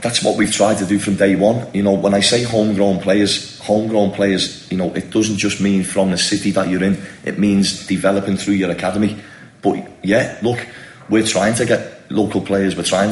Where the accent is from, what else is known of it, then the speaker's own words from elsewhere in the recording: India; You know, we're all from India.